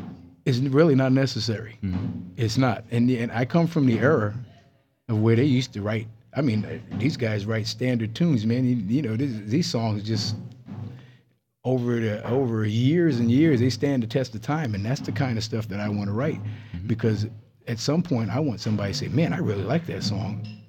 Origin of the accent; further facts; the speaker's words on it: Kingston, New York, United States; back in upstate New York where I was born and raised in Kingston.